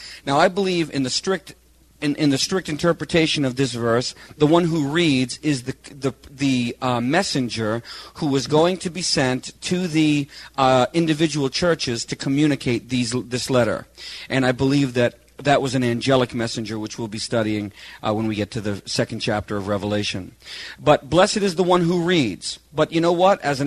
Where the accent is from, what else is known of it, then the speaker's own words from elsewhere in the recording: United States; born there; I was born a male and not a female. I was born white and not black. I was born in America and not in Africa.